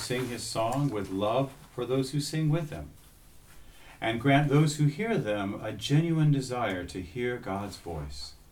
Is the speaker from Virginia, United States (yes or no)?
yes; Virginia Beach, Virginia, United States; born there; I was born in Virginia Beach.